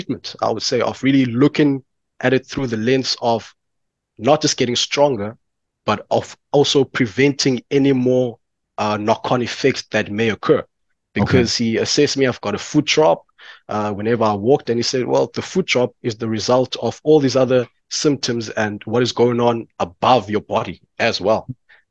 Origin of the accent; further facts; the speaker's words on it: East London, Eastern Cape, South Africa; now in Port Elizabeth, South Africa; I'm in Port Elizabeth right now. I grew up in East London. One of the reasons why we left East London was for better healthcare options.